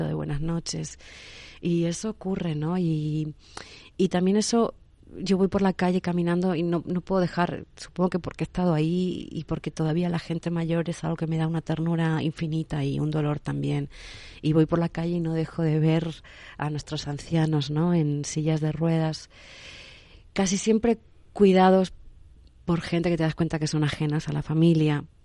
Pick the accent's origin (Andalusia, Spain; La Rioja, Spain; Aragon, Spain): La Rioja, Spain; Logroño; also born or lived in Argentina; Es verdad que yo mi mayor tiempo fue en Argentina, pero y es verdad que yo soy de Logroño, de un pueblo chico en La Rioja